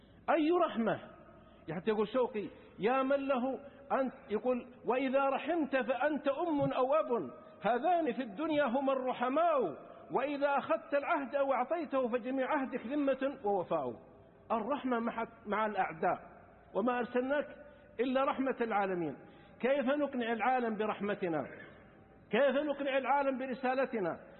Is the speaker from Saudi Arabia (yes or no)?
yes; Saudi Arabia; من العلماء الآن والمشايخ عندنا في السعودية وفي غيرها